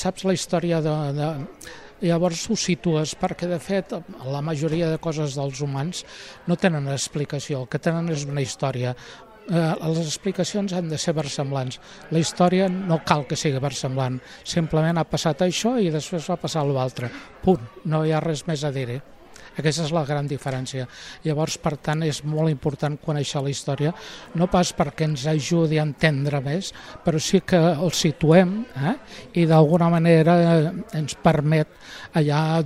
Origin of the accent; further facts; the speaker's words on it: Barcelona, Catalonia, Spain; jo vaig néixer a Barcelona i fins a l'any... vaig viure a Barcelona els 60 primers anys de la meva vida. Ara ja tinc 75 i visc aquí des de fa 15 anys.